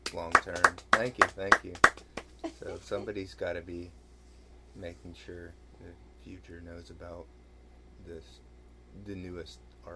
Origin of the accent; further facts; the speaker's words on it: Alabama, United States; I am from Alabama.